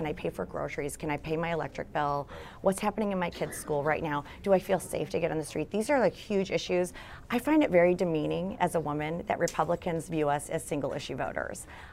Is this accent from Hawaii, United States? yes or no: no; Detroit, Michigan, United States; now in Los Angeles, United States; I'm from Michigan, from yeah. Detroit, and we loved him for so long, and we were really pleased to see him come here and win the Super Bowl.